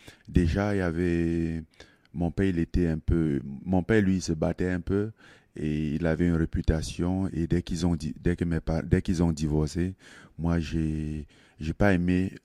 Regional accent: Cameroon; Je suis né au Cameroun, j'ai grandi au Cameroun.

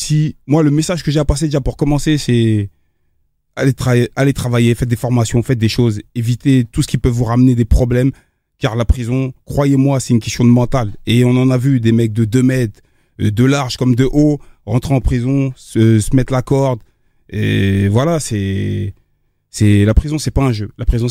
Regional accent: Aubervilliers, Île-de-France, France; j'ai grandi à Aubervilliers, je suis arrivé à Villiers-le-Bel.

